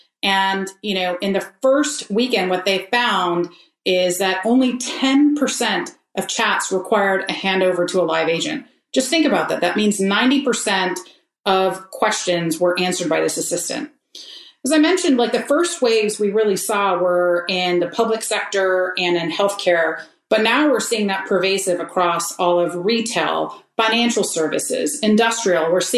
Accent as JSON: {"language": "English", "town": "Austin", "region": "Texas", "country": "United States", "tie": "born or raised there", "said": "my home state or my home city of Austin, Texas."}